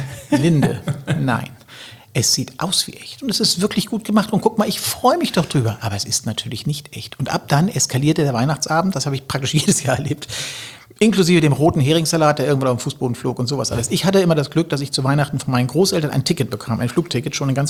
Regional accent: Hamburg, Germany; born there; also born or lived in Frankfurt; Nee, ich bin geboren in Hamburg, und zwar in der Gussau 9 tatsächlich, im Haus meiner Großeltern irgendwie

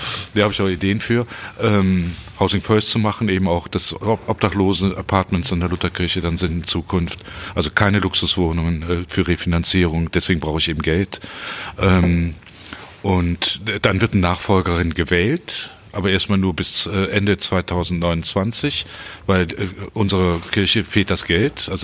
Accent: Bonn, North Rhine-Westphalia, Germany; Ich bin gebürtiger ich Bonner, auch, ja.

